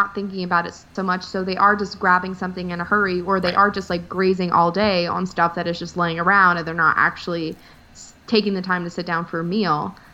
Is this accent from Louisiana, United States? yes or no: yes; Louisiana, United States; I'm from South Louisiana. My dad works in oil. My grandpa worked in oil. Everyone works in oil in some way. That is how the towns in South Louisiana get by.